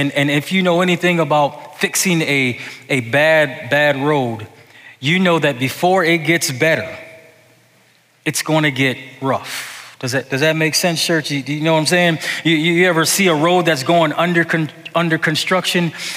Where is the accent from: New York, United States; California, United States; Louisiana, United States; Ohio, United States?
New York, United States; Buffalo; I grew up in Buffalo. Where I grew up, there are always rough roads. I would assume that's because in Buffalo, it just seems to be always cold weather.